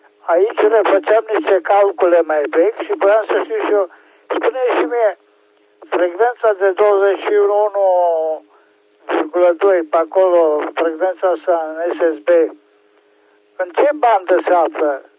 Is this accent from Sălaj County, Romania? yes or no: no; Oradea, Bihor County, Romania; sunt din Oradea. Aici avem o vreme superbă.